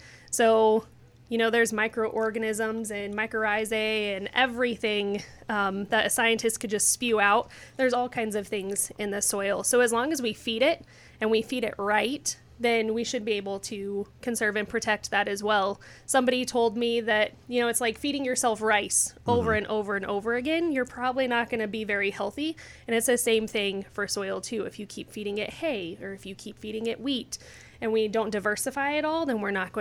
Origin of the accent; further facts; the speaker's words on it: Lamar, Colorado, United States; So I grew up in Lamar, Colorado, so not too far away from here. Grew up in the ag background, always appreciated ag and loved it